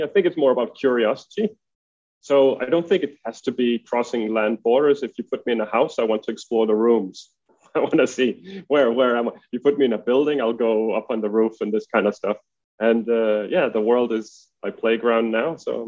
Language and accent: English; Denmark; also born or lived in Canada / United States; I was born in Denmark, but before I could roll over on my stomach, my family moved to Canada. And we lived 4 years in Canada and then US for 2.5, and then came back to Denmark when I was almost 7.